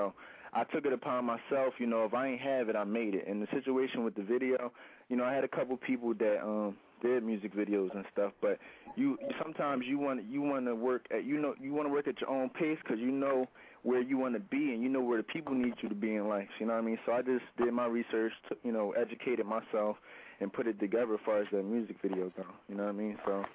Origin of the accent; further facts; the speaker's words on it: Philadelphia, Pennsylvania, United States; I'm from Philly, and I'm really about to take this to the next level.